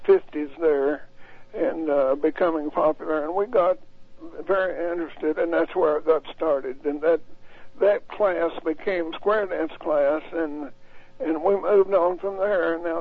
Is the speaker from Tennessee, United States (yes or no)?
yes; Greeneville, Tennessee, United States; Well, I was brought up here in Greene County, or Greenville, Tennessee, and of course was a farm boy.